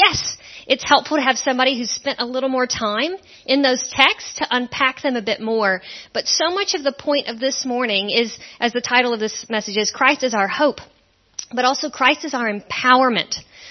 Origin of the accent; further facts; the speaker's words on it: Georgia, United States; also born or lived in California / Scotland; notice from my accent, this is not my home, not originally. So originally I'm from Georgia in the United States. That's where Matt and I met and married. Then we moved to California. We lived there for about 9 years to do seminary together.